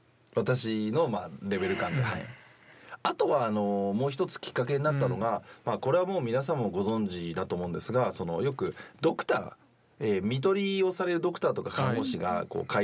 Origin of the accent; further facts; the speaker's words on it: Tohoku, Japan; also born or lived in Tokyo; 東京で生まれて実は東北の方で育って、だ物心ついたら東北でいて、